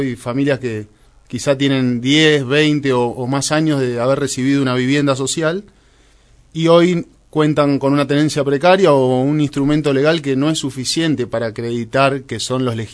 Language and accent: Spanish; Buenos Aires, Argentina; la ciudad de Buenos Aires, de donde soy yo